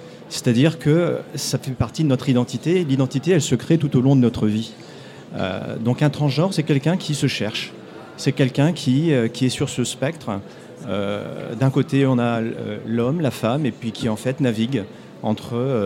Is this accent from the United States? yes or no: yes; United States; Comme vous savez, je viens des États-Unis, ce n'est pas du one size fits all.